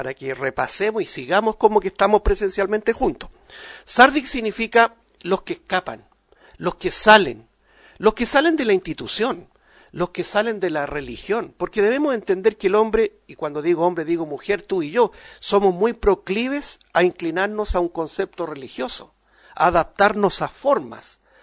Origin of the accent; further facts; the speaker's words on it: Chile; Nosotros, en lo particular como chilenos, no lo hemos pasado muy bien.